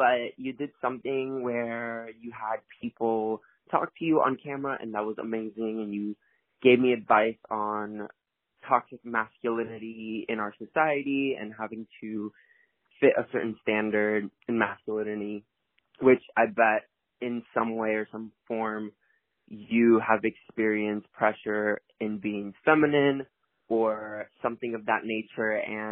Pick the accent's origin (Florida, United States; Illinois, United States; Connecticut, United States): Florida, United States; Miami; I am from Miami, Florida.